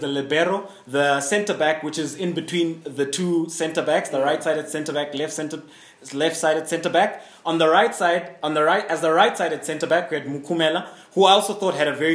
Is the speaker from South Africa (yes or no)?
yes; South Africa; I mean, we all know what our strengths are as South African players.